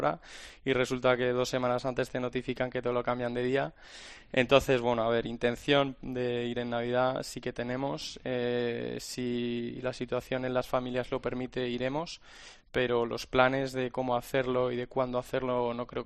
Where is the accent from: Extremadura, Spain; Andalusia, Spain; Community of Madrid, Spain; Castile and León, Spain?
Community of Madrid, Spain; Madrid; now in Brussels, Belgium; Yo soy de Madrid.